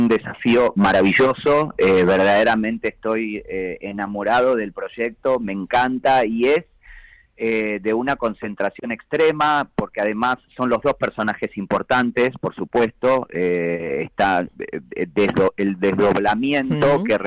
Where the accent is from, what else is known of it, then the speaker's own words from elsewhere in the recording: Argentina; los argentinos somos fanáticos de muchos artistas españoles, y amamos toda la cultura española.